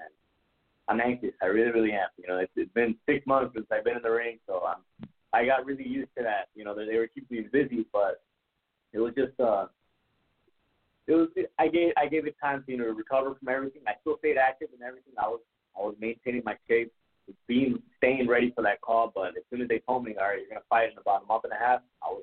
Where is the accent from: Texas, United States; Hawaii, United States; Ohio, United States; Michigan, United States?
Texas, United States; Brownsville; they would tell me places that were about 4 hours away from my hometown. So it's crazy that nobody really knows where we're at. But you know, that's really my plan, to show that Brownsville, Texas is home.